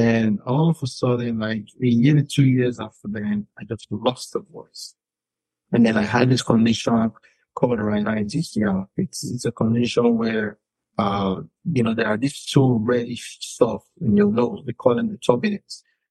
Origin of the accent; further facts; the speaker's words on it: Lagos, Nigeria; Because, you know, obviously, I'm from Lagos. I have a sister in Buffalo.